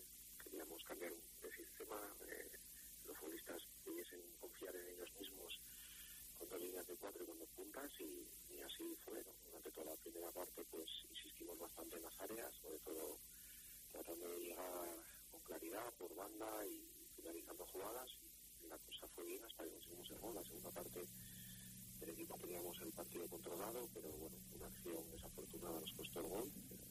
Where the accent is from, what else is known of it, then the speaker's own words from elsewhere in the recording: Asturias, Spain; Pues un entrenador de fútbol asturiano, nací en Cadonís